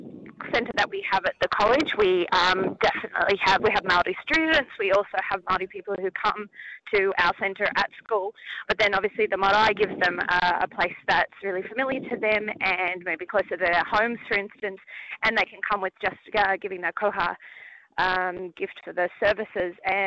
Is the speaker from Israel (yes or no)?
no; Australia; now in New Zealand; I'm originally Australian with a Kiwi mum. So I grew up not in this education system